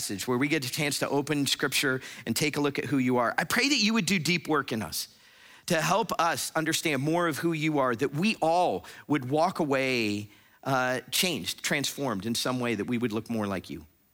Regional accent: Florida, United States; Surprise, surprise, I'm from Florida. That's like the orange juice capital of the United States of America. We had an orange tree growing on the side of our house when I was growing up.

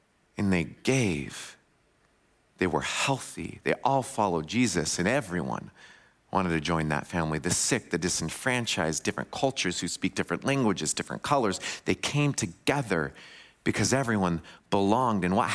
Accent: West Coast, United States; Well, I grew up on the West Coast, and my maternal grandmother, she was from the Midwest, and she moved to the West Coast.

